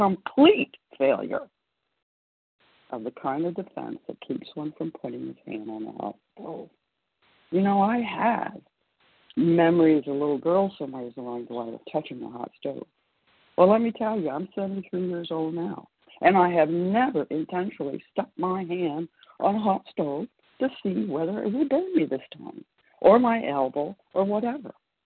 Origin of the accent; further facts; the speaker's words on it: Florida, United States; I am from Florida, and I am a recovered compulsive overeater.